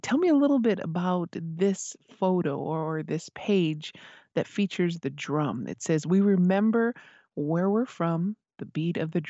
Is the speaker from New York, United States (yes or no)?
no; Isleta Pueblo, New Mexico, United States; from Isleta Pueblo